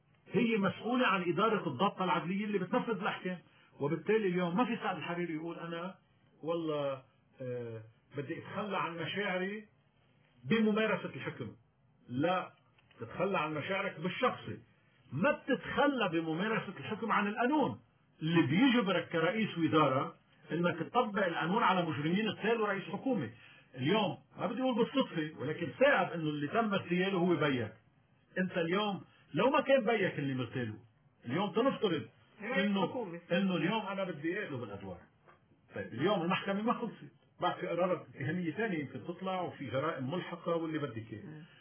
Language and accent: Arabic; Lebanon; في عندي كلبناني حق عام اللي بده يتنازل عن حقه الشخصي حر، في حق عام في دولة لبنانية